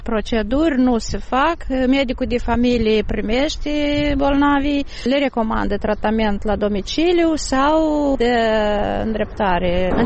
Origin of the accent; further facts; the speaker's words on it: Moldova; Suntem moldoveni.